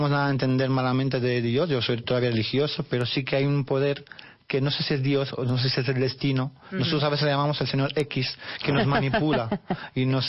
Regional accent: Romania; yo soy de Rumanía, Mariana también

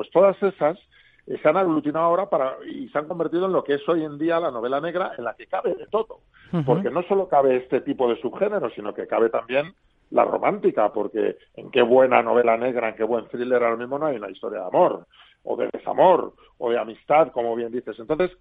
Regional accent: Madrid, Community of Madrid, Spain; Mis novelas normalmente, bueno, se desarrollan en Madrid, pues yo soy madrileño

